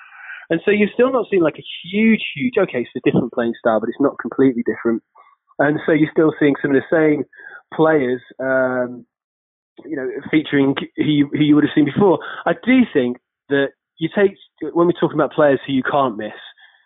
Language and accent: English; England, United Kingdom; as an Englishman myself